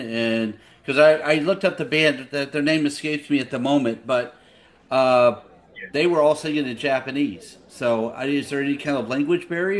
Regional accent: England, United Kingdom; Here, look at me. I'm English and I can't even talk.

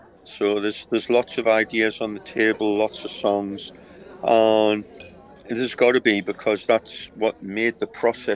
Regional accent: Newcastle, North East England, United Kingdom; I'm from Newcastle, so it's got to be Newcastle United, and they're doing pretty damn well at the moment.

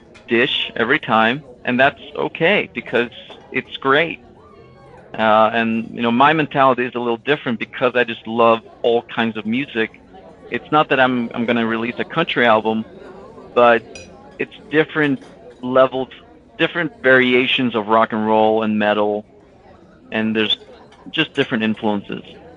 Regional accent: Norway; I'm from Norway. We'd love to play Norway, Sweden, Denmark.

